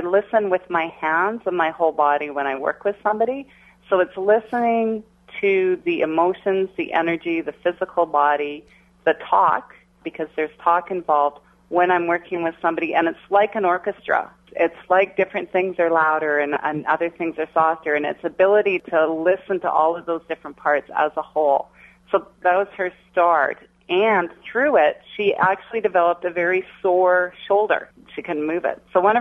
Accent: Jasper, Alberta, Canada; I grew up in Jasper, Alberta, up in the Rocky Mountains, and I've traveled and lived different places

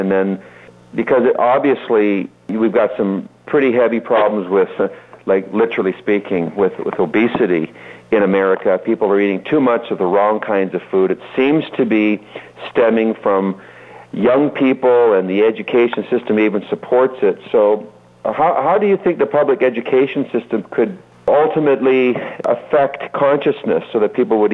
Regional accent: Canada; We're Canadian, so we have more of a socialized medicine

